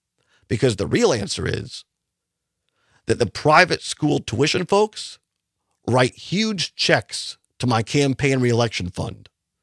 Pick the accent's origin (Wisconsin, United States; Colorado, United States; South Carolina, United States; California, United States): Wisconsin, United States; Richland Center; he came out with Tony Kurtz to Richland Center, my hometown